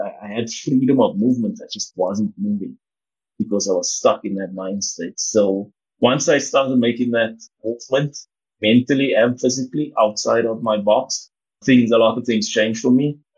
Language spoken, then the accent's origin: English; Johannesburg, Gauteng, South Africa; area that I was born in is called Rivoli. I still went to school in other areas, still have family everywhere else, but I grew up in Flerov, which is just outside of another area called Florida. This is all in Johannesburg, very close to mines.